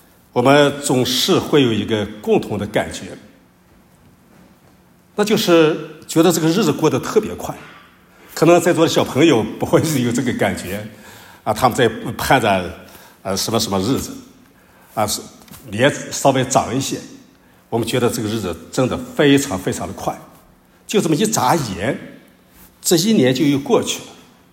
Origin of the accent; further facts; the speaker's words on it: Inner Mongolia, China; now in Qingdao, China; 我们老家不是在内蒙吗？